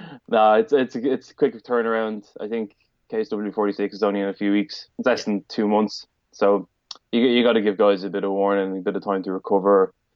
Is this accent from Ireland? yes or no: yes; Dublin, Leinster, Ireland; This is my first KSW is in Dublin, my hometown.